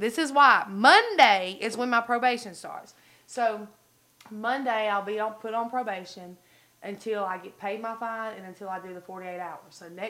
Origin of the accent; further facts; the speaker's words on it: Georgia, United States; because I'm from Georgia and I walk around barefoot everywhere.